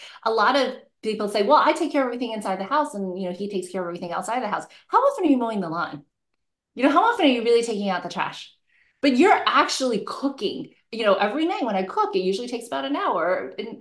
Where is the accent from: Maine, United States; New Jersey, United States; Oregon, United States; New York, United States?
New York, United States; born there; So basically, because I was born in New York.